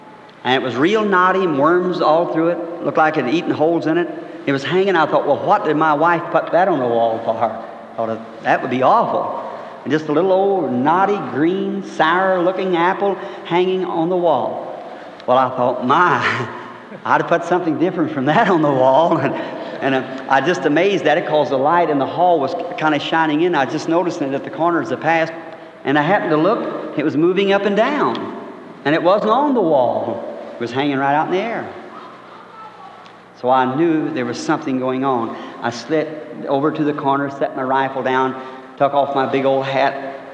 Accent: Kentucky, United States; born there; I was born in Kentucky.

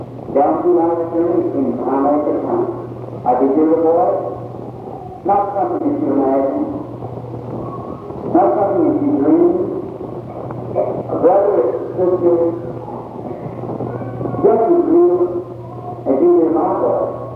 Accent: Kentucky, United States; born there; I was born in Kentucky.

